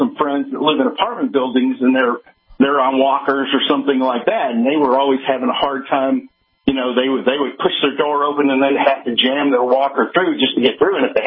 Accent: United States; I'm an American. I build stuff that lasts a long, long time.

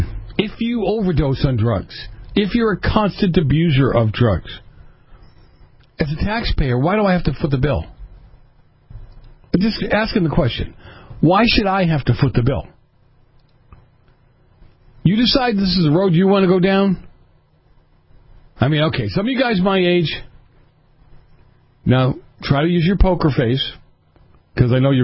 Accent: Massachusetts, United States; My home state, Massachusetts, God bless.

